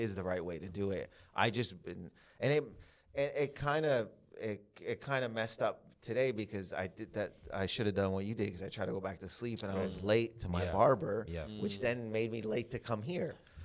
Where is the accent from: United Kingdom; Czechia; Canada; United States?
Canada; Windsor, Ontario; born there; I was born in Canada, so my parents are from Lebanon, but they left like a long time ago. We have a Lebanese community in Windsor